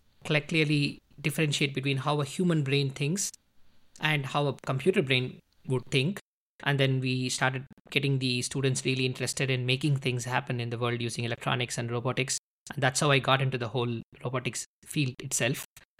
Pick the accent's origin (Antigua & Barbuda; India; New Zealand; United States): India; South India; first language Tamil; English is a second language; It's like a regional podcast I do in my local language, Tamil. In my southern side from India, I'm from South India.